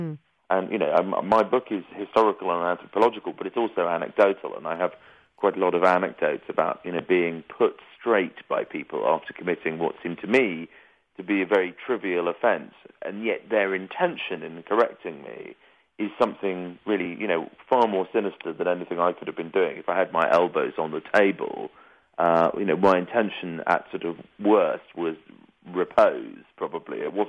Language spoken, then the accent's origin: English; England, United Kingdom; to see how one was perceived as an English person, because people were much more direct about it